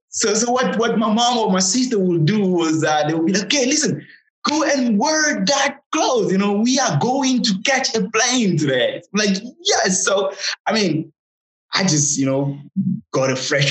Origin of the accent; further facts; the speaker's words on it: Togo; And when I say I'm from Togo, they're like, Tokyo? I'm like, no, not Tokyo.